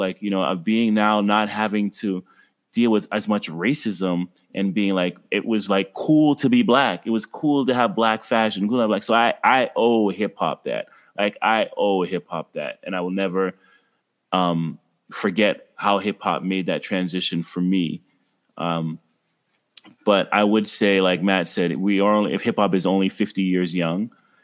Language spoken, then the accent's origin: English; Ottawa, Ontario, Canada; I grew up in Ottawa, Ontario, Canada. And when I was born in the 70s